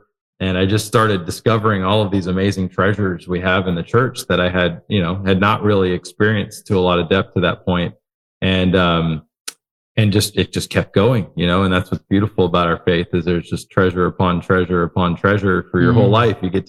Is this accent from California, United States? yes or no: no; Texas, United States; From just north of Houston in Texas, born and raised down here.